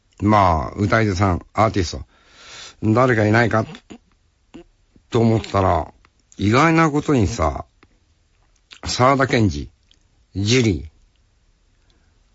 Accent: Sapporo, Hokkaido, Japan; 地元札幌の金本ホールという形になるわけでありますけどね。

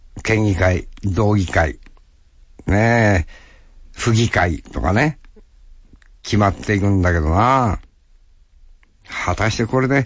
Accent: Tokachi, Hokkaido, Japan; 俺は十勝の人間ですから、十勝のから立候補してる候補者の中から選ばなきゃならないんだ

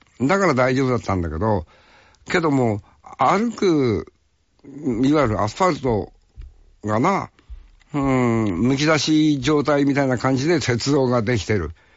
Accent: Hokkaido, Japan; 特に我々が、なあ、生まれ育った十勝地方、なあ、帯広、釧路、根室、なんかはまあ、網走、こっちの方はな、寒くはなるけど、雪はそんなに降らない

